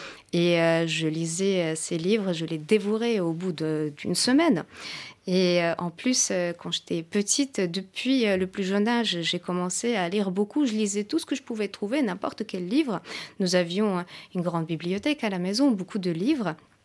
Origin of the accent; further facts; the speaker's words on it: Moscow, Russia; quand j'étais petite, j'ai grandi à Moscou. Mon enfance, je l'ai passée à Moscou.